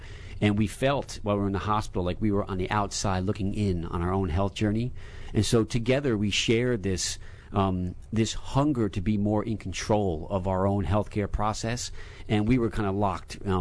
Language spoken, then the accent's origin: English; Newburgh, New York, United States; also born or lived in Poughkeepsie; I grew up in New York, in the Hudson Valley, in Newburgh, New York, and Poughkeepsie, and I'm the middle of five children spread over 7 years.